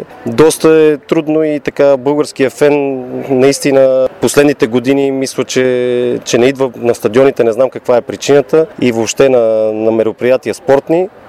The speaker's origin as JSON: {"language": "Bulgarian", "town": "Sofia", "region": "Sofia City", "country": "Bulgaria", "tie": "born or raised there", "said": "И аз съм израснал тук в Дианабад"}